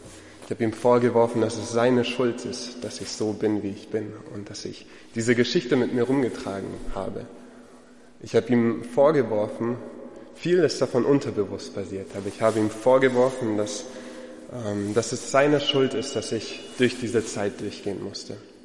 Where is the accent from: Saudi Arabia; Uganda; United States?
Uganda; now in Germany; wie vorhin schon gesagt, bin ich in Uganda aufgewachsen und bin erst, als ich ein bisschen größer war, zurückgekommen nach Deutschland.